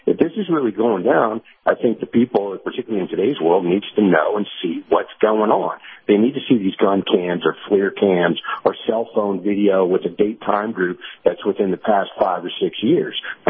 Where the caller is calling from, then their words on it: Tennessee, United States; in East Tennessee.